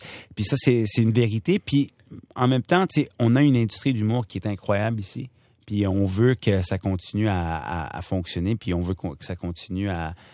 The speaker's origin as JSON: {"language": "French", "town": "Montreal", "region": "Quebec", "country": "Canada", "tie": "born or raised there", "said": "J'ai grandi dans le quartier le plus multiculturel au Québec. Je suis allé à l'école secondaire la plus multiculturelle au Québec."}